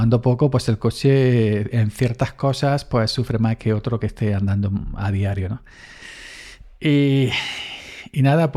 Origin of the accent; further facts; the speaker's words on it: Andalusia, Spain; de más para allá de Córdoba hasta mi pueblo, aquí en el sur de Córdoba